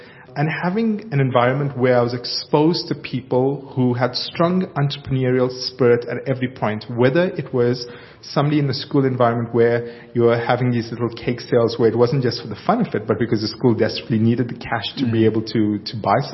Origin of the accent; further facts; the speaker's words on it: Durban, KwaZulu-Natal, South Africa; So I grew up in Durban in an area called Clare Estates.